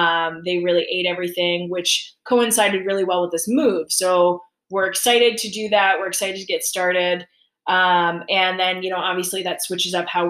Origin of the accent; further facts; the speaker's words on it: East Coast, United States; also born or lived in Oregon; I'm originally from the East Coast